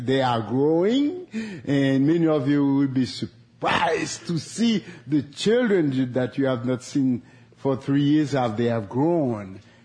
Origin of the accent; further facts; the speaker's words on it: Haiti; now in Casper, United States; I'm from Haiti. My blood is thin.